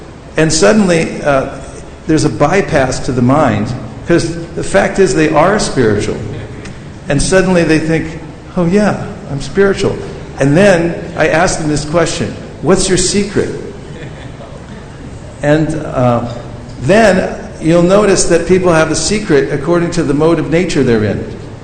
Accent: California, United States; I'm from California, where are you from?

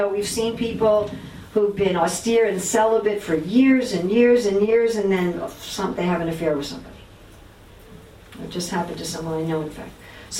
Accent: United States; You can all tell I'm from America, yes? So we have that in America.

